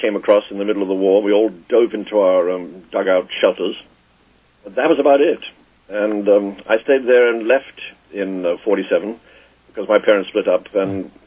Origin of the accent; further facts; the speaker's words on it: England, United Kingdom; I have a trouble with being English in that one doesn't talk about oneself in England.